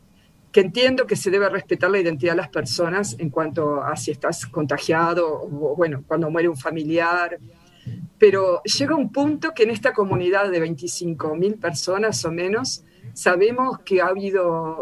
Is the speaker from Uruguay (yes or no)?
yes; Uruguay; no solo para mí que soy uruguaya, para todo el mundo es nuevo.